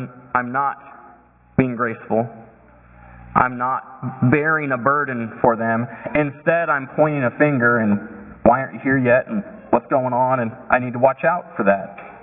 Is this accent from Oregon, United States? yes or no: yes; Oregon, United States; You know, he grew up in Illinois. I grew up in Oregon.